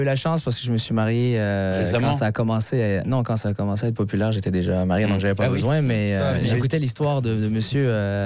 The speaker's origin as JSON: {"language": "French", "town": "Laval", "region": "Quebec", "country": "Canada", "tie": "born there", "said": "Je suis né au Québec."}